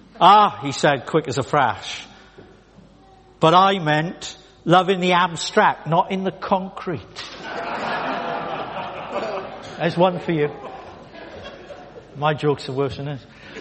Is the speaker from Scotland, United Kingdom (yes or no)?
no; Swansea, Wales, United Kingdom; I'm not Scottish. Welsh. I'm Welsh, okay? I was born in Swansea, hence my support.